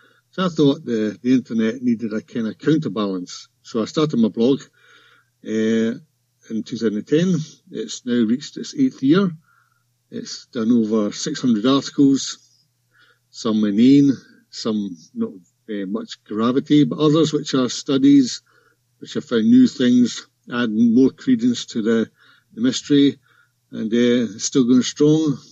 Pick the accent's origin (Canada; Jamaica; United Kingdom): United Kingdom; Scotland; I'm Scottish